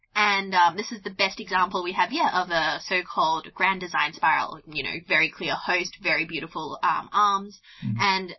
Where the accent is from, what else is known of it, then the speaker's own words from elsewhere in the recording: Australia; now in United Kingdom; So, I'm really excited about the UK. I grew up in Australia.